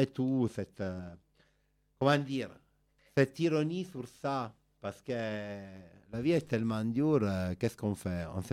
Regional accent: Palermo, Sicily, Italy; French is a second language; Moi, je te comprends bien parce que je suis de Palermo. La Sicile, il est aussi un volcan céleste, non?

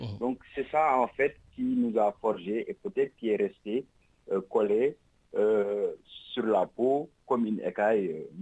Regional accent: Dakar, Senegal; Surtout quand on vient du Lumpel prolétariat

